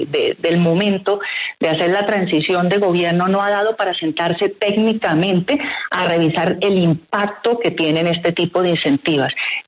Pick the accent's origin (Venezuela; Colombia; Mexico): Colombia; porque en últimas todos somos colombianos y vamos para adelante